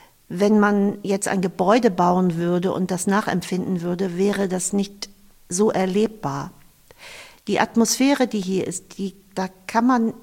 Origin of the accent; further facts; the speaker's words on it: Eckernförde, Schleswig-Holstein, Germany; Ich verbinde ganz viel mit den Orten in Eckernförde und ich bin am Wasser aufgewachsen.